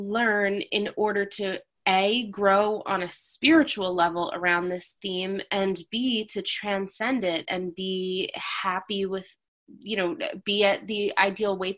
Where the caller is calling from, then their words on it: Thornwood, New York, United States; I'm calling from Thornwood, New York.